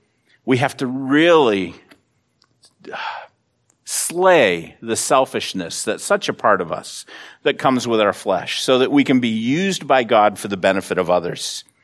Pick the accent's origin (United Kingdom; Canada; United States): United States; So I just say, yeah, I'm an American.